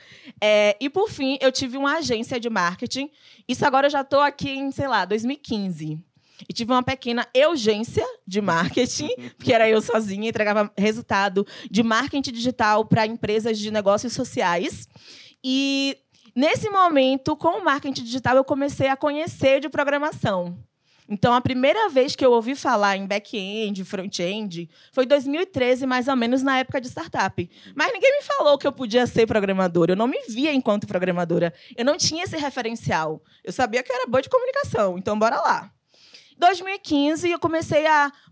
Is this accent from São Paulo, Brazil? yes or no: no; Alagoinhas, Bahia, Brazil; Eu sou do interior de Alagoinhas, que chama minha cidade, na Bahia.